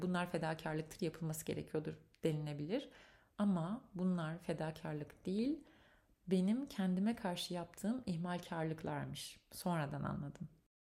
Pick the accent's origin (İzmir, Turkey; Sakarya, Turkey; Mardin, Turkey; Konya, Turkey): Sakarya, Turkey; moved away as an adult; now in Ankara, Turkey; Ben Sakarya'da doğup büyüdüm. 19 yılım Sakarya'da, son 6 yılım da Ankara'da geçti. Ailem Sakarya'da